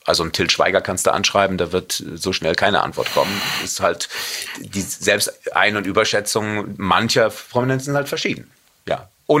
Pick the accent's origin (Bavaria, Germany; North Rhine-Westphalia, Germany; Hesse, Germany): North Rhine-Westphalia, Germany; Cologne; also born or lived in Los Angeles; Ich komme aus Köln, NRW, na klar, wie man das unschwer vielleicht hört.